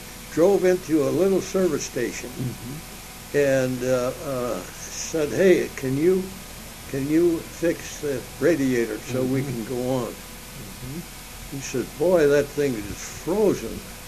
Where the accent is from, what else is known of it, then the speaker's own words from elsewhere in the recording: Reedley, California, United States; We come from Reedley, California. That's a very famous place for raisins. The raisin capital of the world.